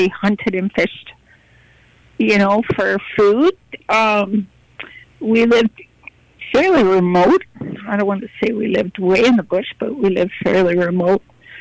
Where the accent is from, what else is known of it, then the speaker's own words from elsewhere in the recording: Lake of Two Mountains, Ontario, Canada; I grew up in Ontario. I'm originally from Lake of Two Mountains, which is by the Genesitage Reserve in Ontario. So I'm from the Iroquois Confederacy. I'm Mohawk. My mom was Mohawk. My grandma was Mohawk.